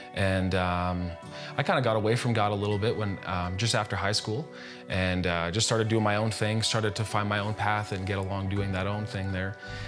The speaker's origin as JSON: {"language": "English", "town": "Red Deer", "region": "Alberta", "country": "Canada", "said": "and I'm from Red Deer, Alberta, Canada."}